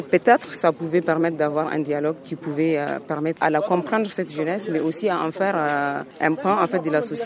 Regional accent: Zinder, Niger; c'est un film qui est parti d'un particulier qui est la ville de Zender, ma ville natale.

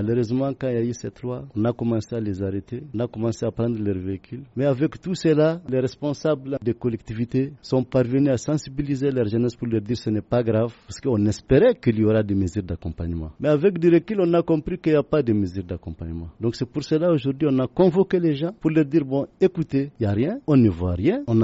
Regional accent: Niger; Nous sommes des Nigériens comme tout le monde qui se soucient de la stabilité de leur région et de leur pays.

